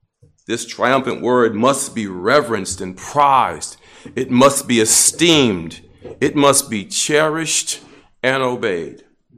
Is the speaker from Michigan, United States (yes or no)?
yes; Detroit, Michigan, United States; you're from Detroit? I said, yeah, I'm from Detroit.